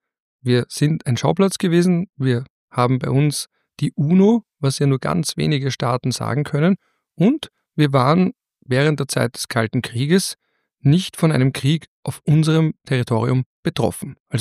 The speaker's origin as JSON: {"language": "German", "country": "Austria", "said": "dass wir als Österreicher, wenn wir außenpolitisch uns definieren, ja sehr stolz darauf sind, dass die UNO hier einen Sitz hat"}